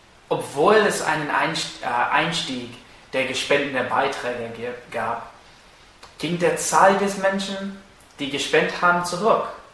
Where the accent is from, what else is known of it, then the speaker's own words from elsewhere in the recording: United States; German is a second language; now in Germany; Ich bin original aus den USA, so vielleicht hört ihr das in meinem Akzent